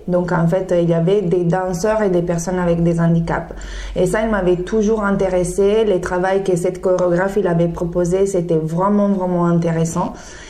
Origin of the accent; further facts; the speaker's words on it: Italy; now in Marseille, France; À la base, je suis danseuse professionnelle. Je viens d'Italie et ça fait 5 ans que je suis sur Marseille.